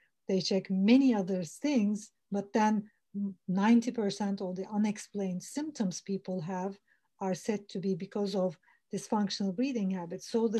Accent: Turkey; now in London, United Kingdom; I'm originally from Turkey. I'm Turkish

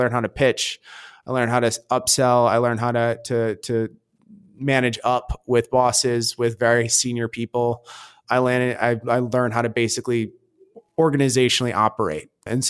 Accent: Michigan, United States; graduated, I'm from Michigan, so I didn't want to go back to Michigan.

